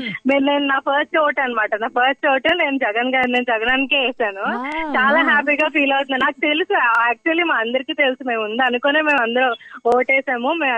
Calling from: Visakhapatnam, Andhra Pradesh, India; నేను వైజాగ్ నుంచి.

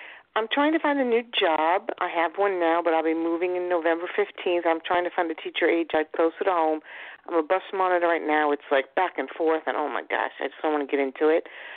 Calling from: Long Island, New York, United States; Hi, Suzanne, Long Island.

